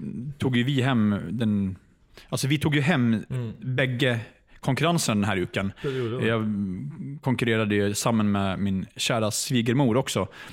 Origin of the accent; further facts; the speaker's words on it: Mora, Dalarna County, Sweden; Och sen ska jag göra reklam för min hemby Mora i Sverige